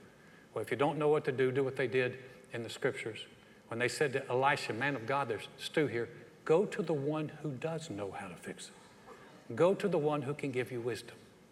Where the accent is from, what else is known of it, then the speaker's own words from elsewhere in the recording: the South, United States; I am from the South. That is not how we fight.